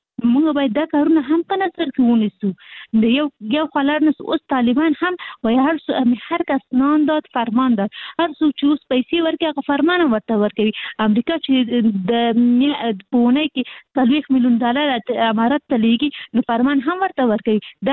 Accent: Kabul, Afghanistan; زموږ مرکز موږ خاصي د کابل یو

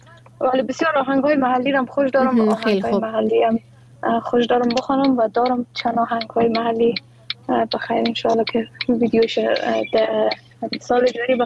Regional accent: Afghanistan; first language Dari; زبان مادری من دری است، ولی من خودم علاقمندی خاص به لسانهای مختلف و زبانهای مختلف دارم

